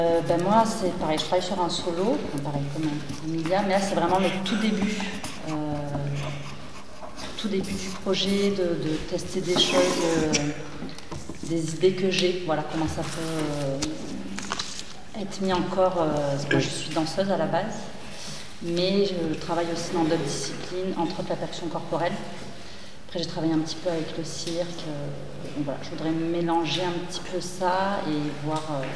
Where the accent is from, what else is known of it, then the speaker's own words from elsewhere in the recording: Montpellier, Occitanie, France; Alors moi je viens de Montpellier.